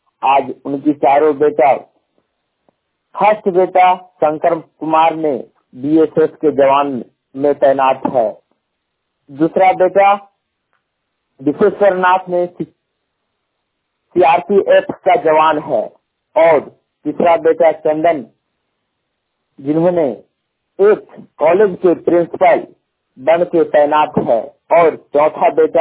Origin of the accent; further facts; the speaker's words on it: Badam, Jharkhand, India; ग्राम post बादम, थाना बड़कागांव, जिला हजारीबाग, झारखंड की निवासी हूँ।